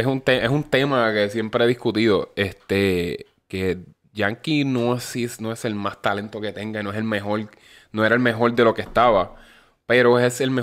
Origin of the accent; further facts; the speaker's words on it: Bayamón, Puerto Rico; Yo soy de Bayamón. Lo que pasa es que ya era Bayamón ya tirando para Guasbuena.